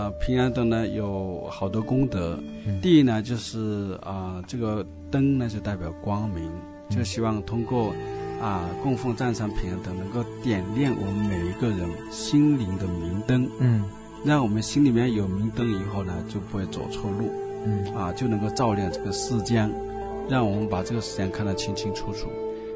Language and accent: Chinese; Chaozhou, Guangdong, China; 所以我们潮州人有一句话。